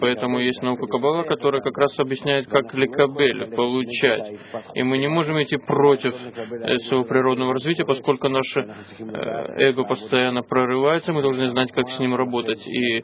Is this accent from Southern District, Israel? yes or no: no; Ness Ziona, Central District, Israel; я из Нестионы